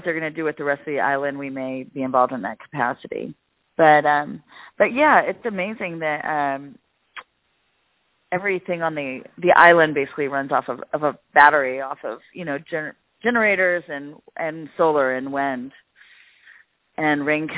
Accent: Texas, United States; now in Los Angeles, United States; Actually, in L.A., I'm from Texas, but I have an architecture interior studio in Chinatown here

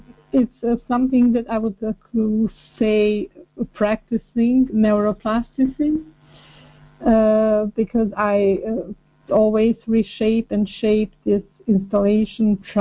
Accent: Montenegro; I'm currently in Montenegro because that's my home country. Montenegro, I don't know how much you know about it, is a Mediterranean small country, very small, 500,000 people

